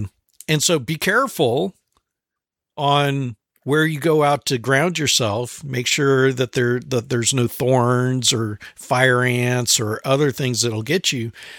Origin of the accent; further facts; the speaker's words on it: California, United States; Where I grew up in California, my parents live on the Sacramento River, and we would spend most of our days out there on the river